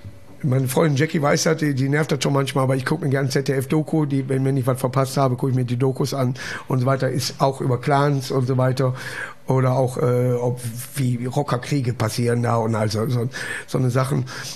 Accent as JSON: {"language": "German", "town": "Duisburg", "region": "North Rhine-Westphalia", "country": "Germany", "tie": "born or raised there", "said": "Früher war bei uns in Duisburg Kroll Name."}